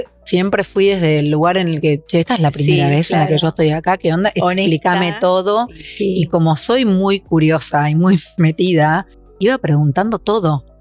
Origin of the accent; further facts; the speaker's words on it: Buenos Aires, Argentina; yo vengo de La Boca, vengo desde un lugar como de, donde en realidad esto, el hambre de hacer y de probar y de salir de ese espacio también está dentro mío